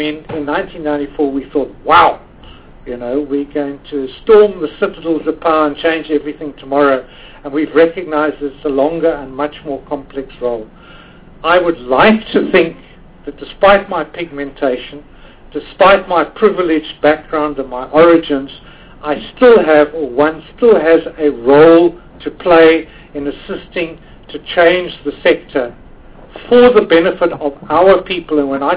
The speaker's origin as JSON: {"language": "English", "country": "South Africa", "said": "I don't think of myself as white. I think of myself as a South African."}